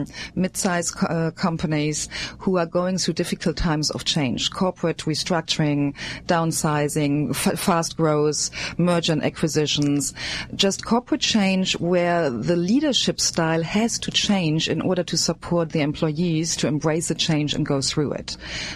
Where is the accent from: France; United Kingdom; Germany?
Germany; English is a second language; moved away as an adult; now in United States; Well, you might already know that from my accent. Yes, I am German. I moved here to the United States 7.5 years ago.